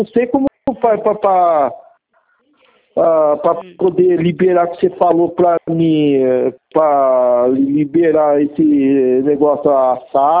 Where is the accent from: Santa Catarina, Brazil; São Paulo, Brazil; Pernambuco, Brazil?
São Paulo, Brazil; Araras; Eu sou daqui de Arara, São Paulo.